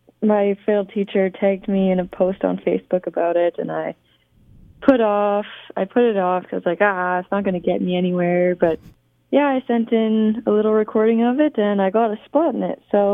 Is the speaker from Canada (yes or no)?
yes; Carlisle, Saskatchewan, Canada; I'm originally from Carlisle, Saskatchewan, which is in the southeast corner. And I'm 18.